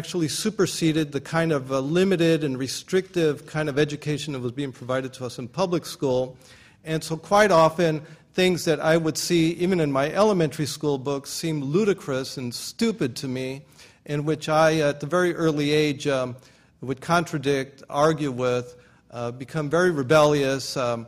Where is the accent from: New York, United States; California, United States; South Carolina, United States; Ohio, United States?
California, United States; Los Angeles; I was born in 1951, which is also at the beginning of the atomic testing in Nevada. And so growing up in Los Angeles, where Santa Ana winds blow in from Nevada